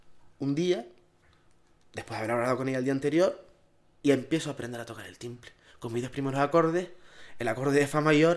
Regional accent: Las Palmas de Gran Canaria, Canary Islands, Spain; yo nací en Las Palmas de Gran Canaria en el año 85. El cálculo es sencillo si estamos en 2012. Y nací en un barrio muy, muy peculiar y muy especial de Las Palmas de Gran Canaria, que es el barrio Mayero de San Cristóbal. Ahí yo crecí, viví

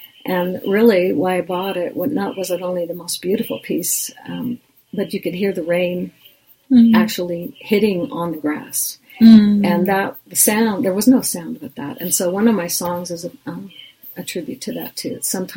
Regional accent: Lodi, California, United States; I was raised in Lodi, but I always came to the foothills.

